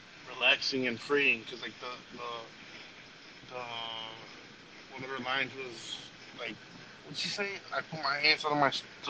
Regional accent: Chicago, Illinois, United States; because I'm from Chicago, so, like … I really loved it

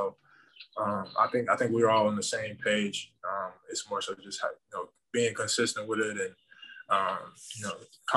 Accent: Chicago, Illinois, United States; So, yeah, I'm from Chicago, the south side of Chicago. You know, growing up, you know, I was always at a park somewhere playing basketball.

